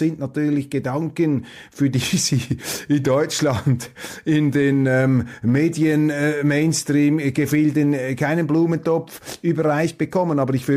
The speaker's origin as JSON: {"language": "German", "country": "Switzerland", "said": "Als Schweizer kann ich Ihnen sagen, wir wissen, was Demokratie ist"}